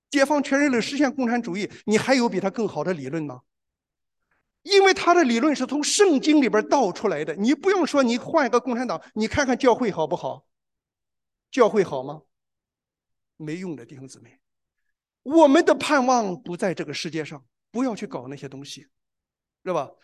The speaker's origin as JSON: {"language": "Chinese", "region": "Shandong", "country": "China", "said": "我是山东人呐，住在沂蒙山边上一段时间。"}